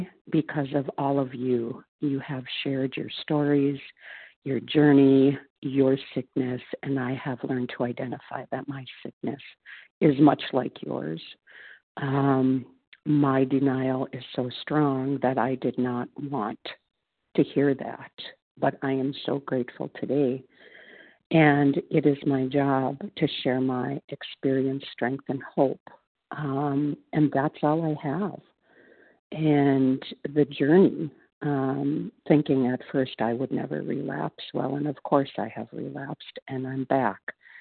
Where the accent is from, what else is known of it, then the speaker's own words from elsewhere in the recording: Minnesota, United States; I am from Minnesota